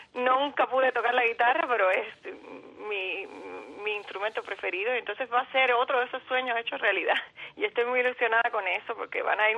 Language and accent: Spanish; Mariel, Artemisa, Cuba; mi infancia entre barcos, allí en aquel pueblecito de Mariel donde yo nací, mis primos pescando, los barcos abandonados, la vida esa total marítima